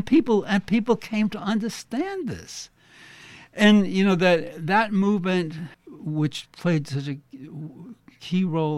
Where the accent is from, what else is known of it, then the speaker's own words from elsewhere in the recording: Brooklyn, New York, United States; I grew up in Brooklyn.